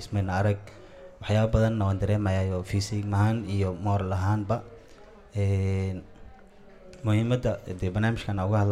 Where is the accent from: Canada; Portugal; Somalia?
Somalia; first language Somali; French is a second language; Je viens de Somalie. Je voulais parler en somali parce que c'est beaucoup de mieux et je comprends.